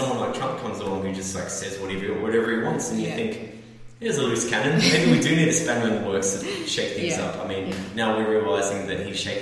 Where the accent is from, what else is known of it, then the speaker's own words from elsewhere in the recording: Australia; I'm Australian, haven't been here for a week